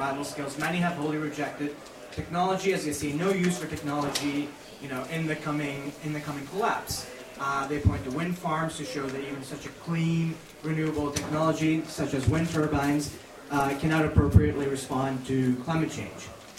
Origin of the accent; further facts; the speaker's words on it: Kingston, Ontario, Canada; I'm from Kingston. There's a huge wind farm located right offshore Kingston on Wolf Island.